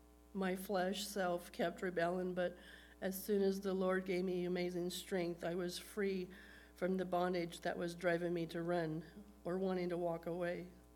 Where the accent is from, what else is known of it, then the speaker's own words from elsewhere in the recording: Wenatchee, Washington, United States; from Wenatchee, Washington.